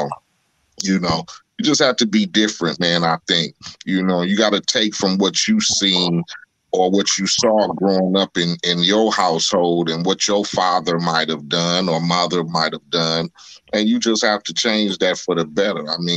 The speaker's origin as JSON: {"language": "English", "town": "Compton", "region": "California", "country": "United States", "tie": "born or raised there", "said": "But me growing up in Compton and gang infested and moms, you know, going through the divorce and all that other shit, and we living in the hood and all"}